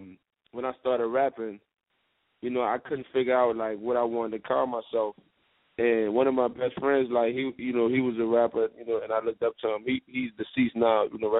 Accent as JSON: {"language": "English", "town": "New Orleans", "region": "Louisiana", "country": "United States", "tie": "born or raised there", "said": "I was born and raised in the St. Bernard Projects in New Orleans, Louisiana, known as the Seven Wall."}